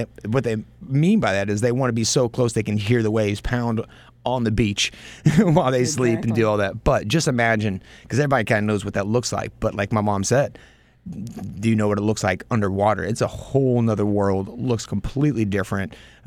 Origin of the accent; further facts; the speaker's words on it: Tennessee, United States; Yeah, because I'm from West Tennessee, and like most people from West Tennessee, I'm kind of partial to mountains and the ocean.